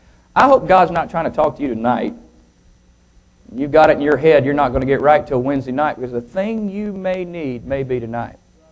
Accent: Waco, Texas, United States; born there; It's good to be here. I was born in Texas. I was born in Waco, Texas. Waco, Texas, just a few yards from Uncle Dave's house.

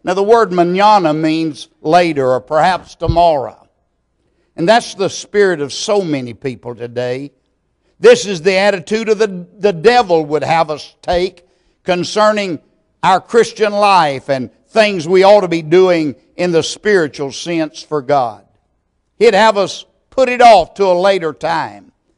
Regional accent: Texas, United States; When I was a little boy growing up in East Texas, we used to listen to the radio quite a bit.

